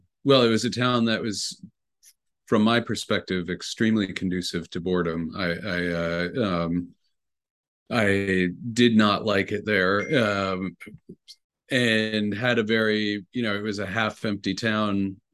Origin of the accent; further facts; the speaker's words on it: New York, United States; I grew up about 50 miles north of New York City in a tiny little town that was at the time was mainly a summer community for New Yorkers.